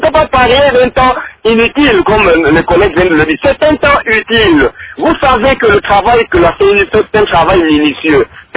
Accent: DR Congo; notre pays, donc les élections chez nous au Congo

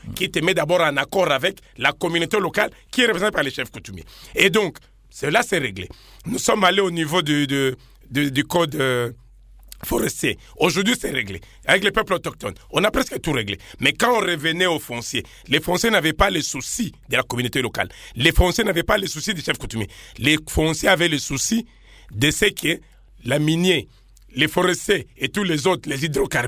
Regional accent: Beni, North Kivu, DR Congo; Je viens de Beni, où les gens n'ont même pas voulu croire à Ebola

